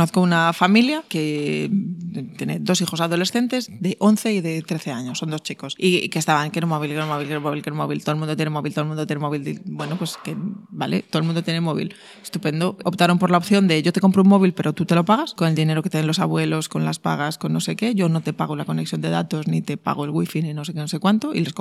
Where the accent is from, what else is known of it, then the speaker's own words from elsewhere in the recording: Vigo, Galicia, Spain; aunque yo soy de Vigo, pues no pasa nada.